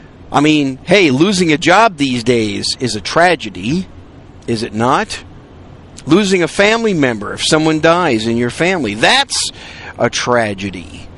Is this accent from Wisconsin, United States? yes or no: yes; Wisconsin, United States; And kind of reminds me of the days when I was growing up in Wisconsin. I did most of my growing up in Wisconsin when the blizzards would come through